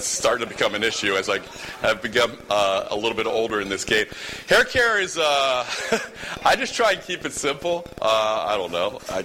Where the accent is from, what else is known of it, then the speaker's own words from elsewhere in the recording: Philadelphia, Pennsylvania, United States; Growing up in Philadelphia with my dad being a broadcaster is something that I've always known and loved